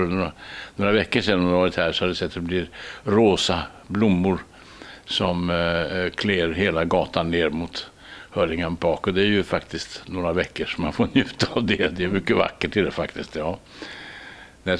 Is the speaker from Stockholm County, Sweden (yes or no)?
yes; Stockholm, Stockholm County, Sweden; now in London, United Kingdom; Så jag är ju stockholmare och svensk på det sättet. Men det är klart, jag har ju bott in mig här, så jag känner mig ganska hemma här. Det gör jag ju. Men jag känner mig inte som någon londoner eller någon engelsman.